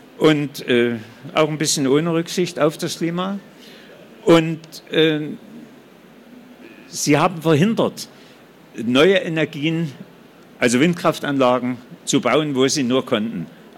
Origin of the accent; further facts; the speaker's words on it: Dorndorf, Thuringia, Germany; Und das Titelbild auf dem Buch zeigt den Windpark in Dorndorf in der Rhön, in meiner Heimat, wo ich ein eigenes Grundstück von meiner Mutter geerbt hatte